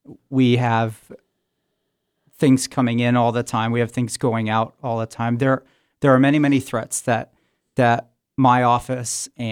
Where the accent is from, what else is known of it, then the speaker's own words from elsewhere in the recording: St. Clair, Michigan, United States; also born or lived in Washington, D.C.; I grew up here in St. Clair, spent 20 years in the Coast Guard, bounced around, did five tours here in the area, and then bounced around to other areas like the East Coast, Washington, D.C.